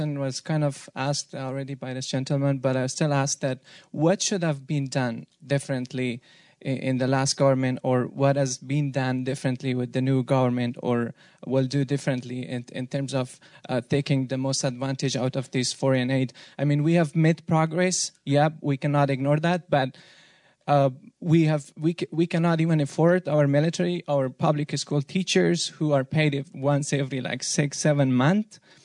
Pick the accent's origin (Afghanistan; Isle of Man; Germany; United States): Afghanistan; Herat; I'm from Herat, Afghanistan, and I'm a student at American University.